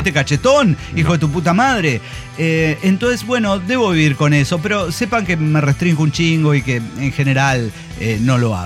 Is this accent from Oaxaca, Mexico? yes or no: yes; Oaxaca, Mexico; de Oaxaca.